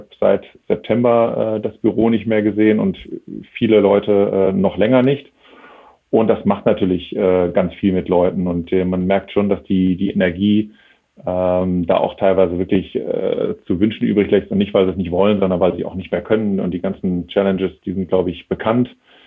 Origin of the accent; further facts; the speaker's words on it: Essen, North Rhine-Westphalia, Germany; Ich bin gebürtiger Essener, bin also aufgewachsen im schönen Ruhrgebiet, vermisse das auch immer noch ein bisschen.